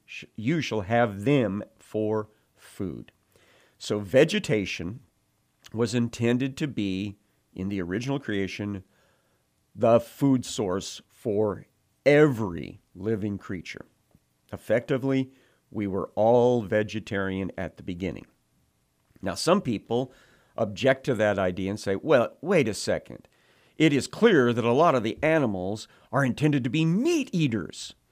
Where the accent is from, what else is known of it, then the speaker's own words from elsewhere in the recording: the South, United States; That's the way we'd say it down the place where I grew up in the South.